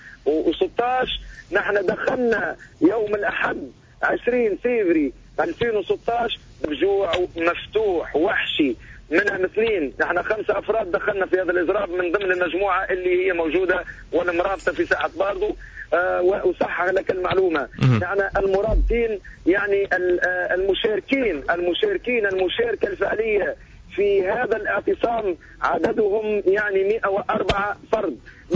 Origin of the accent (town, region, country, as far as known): Tunisia